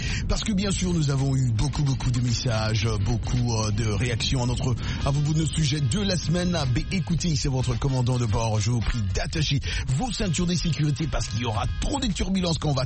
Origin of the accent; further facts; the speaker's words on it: New York City, New York, United States; j'ai grandi à Manhattan, mais c'est dans le New York City